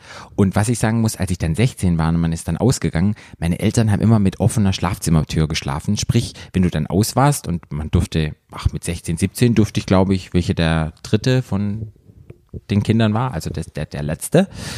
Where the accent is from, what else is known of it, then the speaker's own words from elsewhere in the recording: Baden-Württemberg, Germany; ich komme ja aus dem Schwarzwald und wir hatten einen riesengroßen Garten mit unglaublich vielen Obstbäumen.